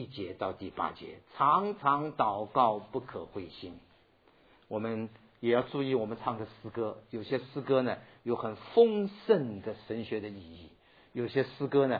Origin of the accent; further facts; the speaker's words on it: China; born there; moved away; 我第一次回到中国大陆，我生在上海附近，回到中国大陆的时候是在1994年